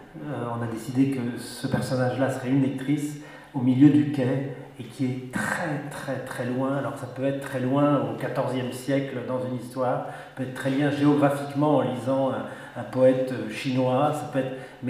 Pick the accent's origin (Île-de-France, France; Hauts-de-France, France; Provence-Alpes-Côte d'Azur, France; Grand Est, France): Île-de-France, France; Paris; je suis parisien, je reprendrai ce soir la route vers cette bonne ville de Paris.